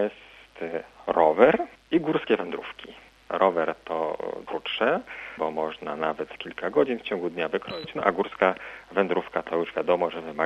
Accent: Wrocław, Lower Silesian Voivodeship, Poland; Pochodzę z archidiecezji wrocławskiej, tutaj się urodziłem, wychowałem, seminarium duchowne we Wrocławiu i moja posługa kapłańska, duszpasterska cały czas tej właśnie diecezji przebiegała.

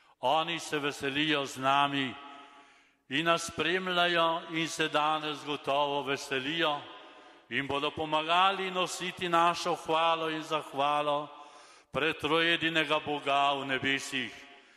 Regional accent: Komenda, Central Slovenia, Slovenia; sem iz Komende, iz Kamniškega konca

